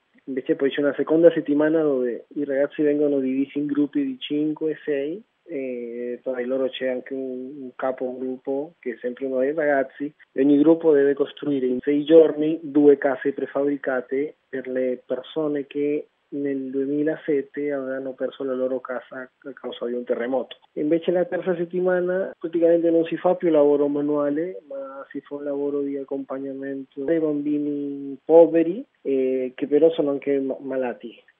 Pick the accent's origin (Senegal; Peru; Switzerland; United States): Peru; io sono peruviano